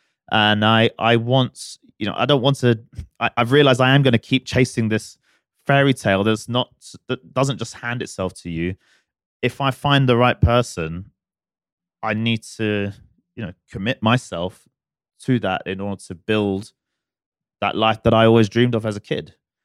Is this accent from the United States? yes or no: no; United Kingdom; like I grew up, like you said, I'm a British boy at heart.